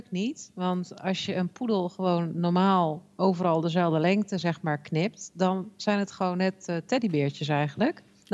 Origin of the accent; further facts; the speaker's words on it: Netherlands; nu weet ik ook wel dat wij als Nederlanders ook wel anders met onze huisdieren omgaan dan over het algemeen de Fransen.